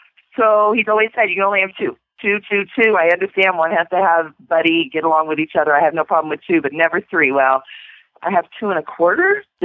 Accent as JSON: {"language": "English", "town": "Aurora", "region": "Colorado", "country": "United States", "said": "from Aurora, Colorado"}